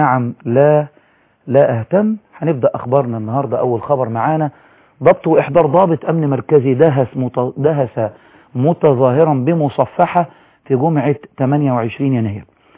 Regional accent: Egypt; احنا عندنا في مصر

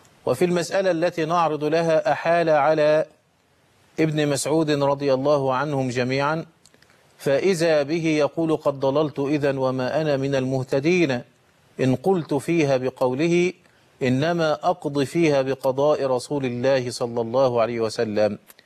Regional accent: Egypt; عندنا في مصر الأمر يختلف

